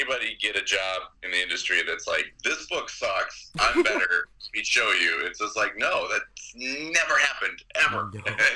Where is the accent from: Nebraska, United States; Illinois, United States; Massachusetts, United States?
Illinois, United States; South Beloit; I grew up in South Beloit, Illinois, right outside of Rockford, Illinois.